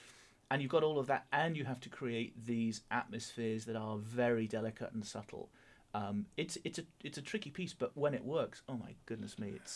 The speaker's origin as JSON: {"language": "English", "country": "United Kingdom", "said": "as a Brit, I kind of understand that little bit of suppressing emotion."}